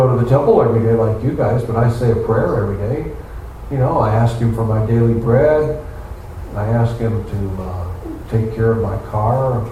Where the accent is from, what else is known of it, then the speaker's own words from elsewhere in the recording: United States; I'm an American. I'm a Caucasian American.